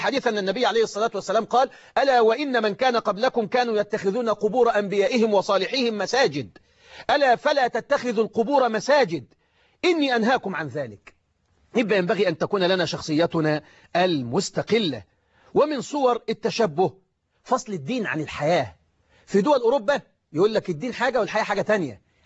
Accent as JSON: {"language": "Arabic", "country": "Egypt", "said": "انا مسلم، انا مصري مسلم."}